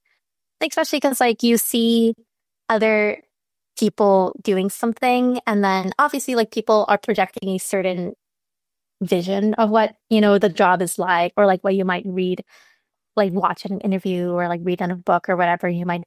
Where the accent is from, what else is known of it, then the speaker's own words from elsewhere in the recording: Pakistan; now in Dallas, United States; We have especially like I'm Pakistani, I'm Muslim. We have a huge South Asian Muslim population here